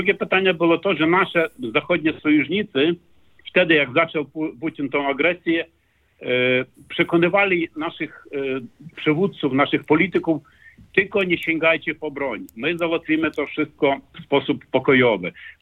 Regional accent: Ukraine; Polish is a second language; My, Ukraińcy, wpisali w konstytucję naszą, że dążymy do członkostwa w NATO.

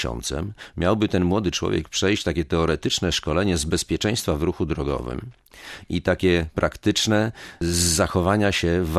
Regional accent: Gdańsk, Pomeranian Voivodeship, Poland; Ja się wychowałem w środowisku trudnym, bo na Dolnym Mieście

